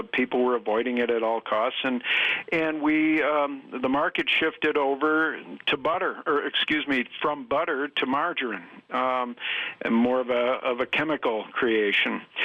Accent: Green Bay, Wisconsin, United States; because I grew up in Green Bay, but I did have some farmers in the family.

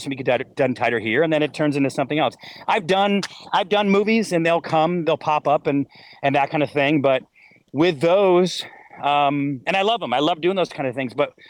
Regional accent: Syracuse, New York, United States; born or raised there

